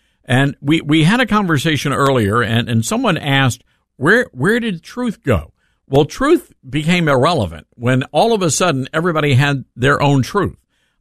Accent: Memphis, Tennessee, United States; my hometown of Memphis, Tennessee

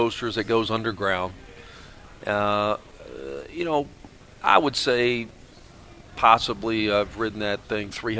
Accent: Tennessee, United States; I grew up in East Tennessee, so going to Dollywood was kind of a big thing for the summer.

